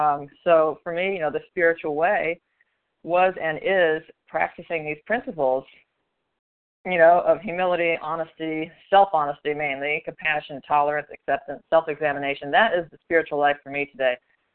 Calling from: Florida, United States; a food addict and bulimic in Florida. Kind of embarrassed to say I'm from Florida this morning, but that's where I live.

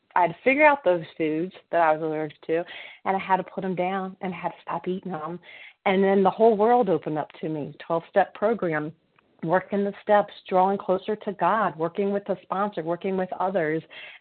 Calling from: Worthington, Massachusetts, United States; a recovered grateful compulsive overeater from Worthington, Massachusetts.

